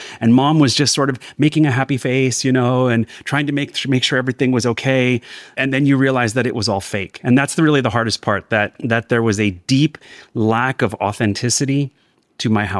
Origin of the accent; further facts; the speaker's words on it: Los Angeles, California, United States; I was born and raised in Los Angeles from a Mexican mother and a Salvadoran father who met in the United States, actually.